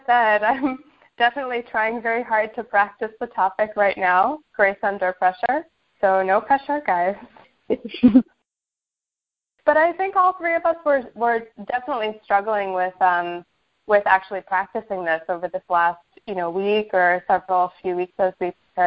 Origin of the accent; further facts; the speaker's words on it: New York metropolitan area, United States; now in Boston, United States; I'm originally from the New Jersey, New York City area, but I've lived in Boston for a few years now, since also moving here for law school.